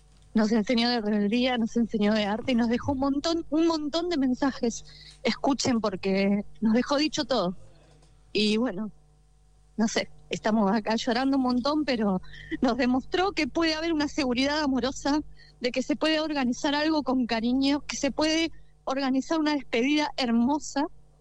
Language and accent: Spanish; La Plata, Buenos Aires Province, Argentina; soy de La Plata